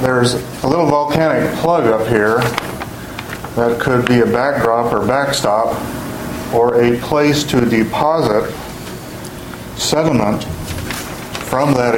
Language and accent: English; Vancouver, Washington, United States; Thank you. … from Vancouver, Washington.